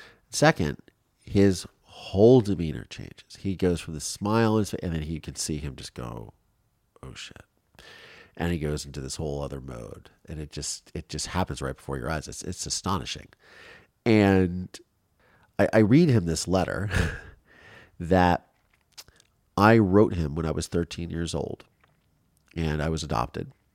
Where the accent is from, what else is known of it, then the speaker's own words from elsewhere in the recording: Ohio, United States; if somebody came up to me, like, growing up in Ohio, and I knew that they were talking to me, they wanted to talk about it, I would just unload.